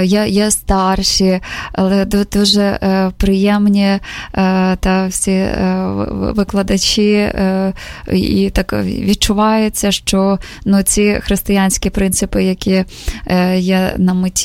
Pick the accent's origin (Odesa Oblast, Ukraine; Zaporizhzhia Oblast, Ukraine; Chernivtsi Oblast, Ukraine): Zaporizhzhia Oblast, Ukraine; Zaporizhzhia; мої рідні в Запоріжжі та моє рідне місто